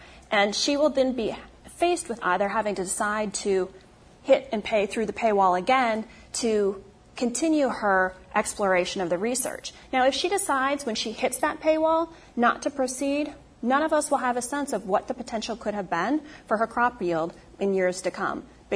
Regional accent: Iowa, United States; thinking about my home state of native Iowa, or my native state of Iowa

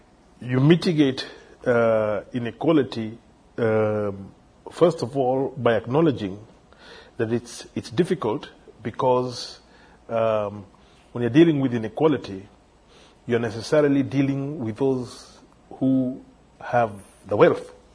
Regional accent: Kenya; now in United States; I'm a Kenyan, so I have a difficulty here.

